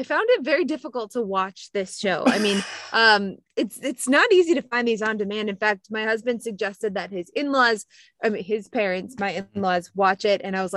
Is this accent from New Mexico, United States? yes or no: no; Chicago, Illinois, United States; But, you know, I'm from Chicago, where you're from. I live in California.